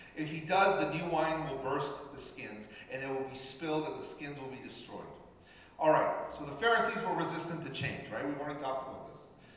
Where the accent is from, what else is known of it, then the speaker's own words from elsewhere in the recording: Canada; English is a second language; also born or lived in Argentina; so I was born in Argentina. I came to Canada when I was about 10 months. And so I didn't learn English until I was about 7. We learned French, because my mom spoke French, and she put us in French school, and then we learned English.